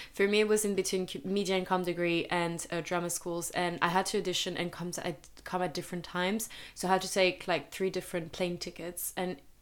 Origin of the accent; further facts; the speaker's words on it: Nigeria; also born or lived in France; my first city where I grew up in Nigeria was quite big, but then my second city in the south of France was so small